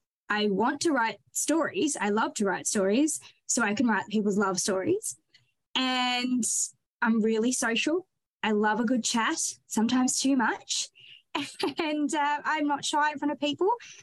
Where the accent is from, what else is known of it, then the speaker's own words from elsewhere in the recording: Drouin, Victoria, Australia; And I'm from Druin, which is in Gippsland in Victoria.